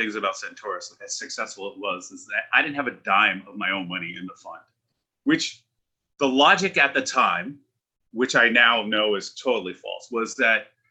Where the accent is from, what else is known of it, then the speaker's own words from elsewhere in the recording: Jersey City, New Jersey, United States; Okay, so I grew up in Jersey City, New Jersey.